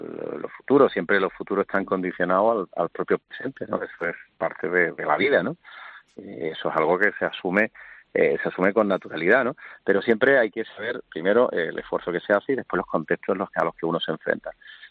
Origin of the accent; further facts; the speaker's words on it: Andalusia, Spain; los que no lo jugamos de verdad somos los andaluces